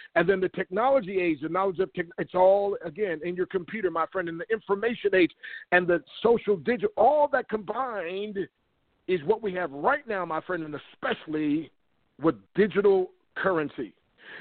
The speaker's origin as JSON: {"language": "English", "town": "Harrisburg", "region": "Pennsylvania", "country": "United States", "said": "I'm from Harrisburg, and that's only about 25 minutes away."}